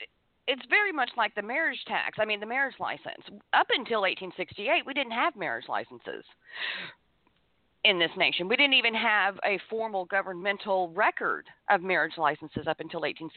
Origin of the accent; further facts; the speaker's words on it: Florida, United States; I do, because I was raised in Florida from second grade onward. And anytime we would go to Mississippi to visit family